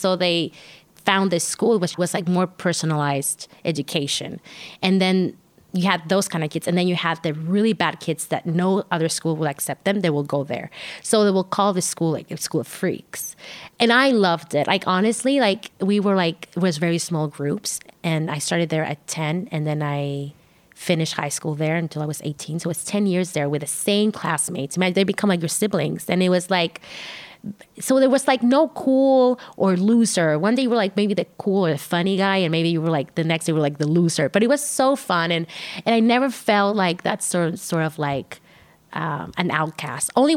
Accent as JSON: {"language": "English", "town": "Tijuana", "region": "Baja California", "country": "Mexico", "tie": "born or raised there", "said": "I grew up in Tijuana. And Tijuana is a big town, but becomes a small town because people from there, and I like that, hang out with the same friends since they were five."}